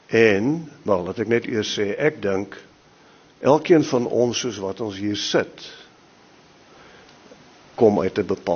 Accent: Mpumalanga, South Africa; born there; Ek is op die Hoofveld gebore, in Mpumalanga, en dit het my gevorm op 'n sekere manier

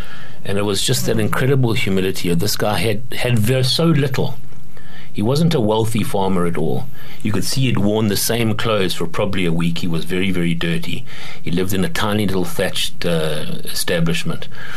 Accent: KwaZulu-Natal, South Africa; None of us are used to driving in the snow. We're from Zululand.

